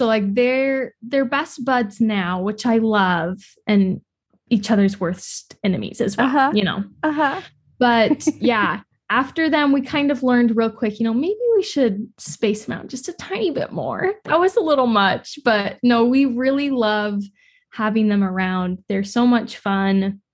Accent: St. George, Utah, United States; Yeah, I grew up in St. George.

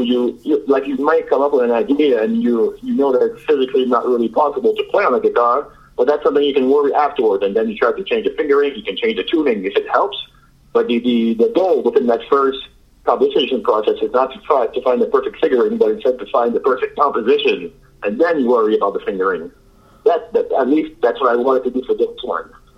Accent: New Brunswick, Canada; also born or lived in Montreal; I've been in Montreal for the last 8 years, but I actually just moved back to my hometown in New Brunswick, which is about 6 hours east of Montreal.

